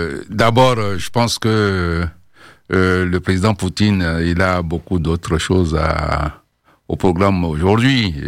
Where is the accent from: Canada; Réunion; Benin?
Benin; Par exemple, en Afrique, chez moi au Bénin